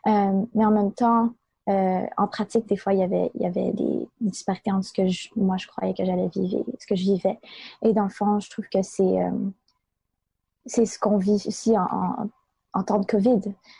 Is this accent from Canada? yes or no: yes; Montreal, Quebec, Canada; j'ai grandi au Québec, à Montréal, ici. Puis, j'ai une forte appartenance à la culture canadienne, québécoise, mais aussi à ma culture chinoise.